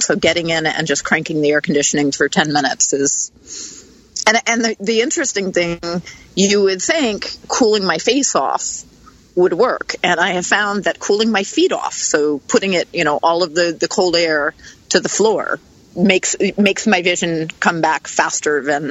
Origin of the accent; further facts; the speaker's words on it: East Coast, United States; I grew up in on the East Coast.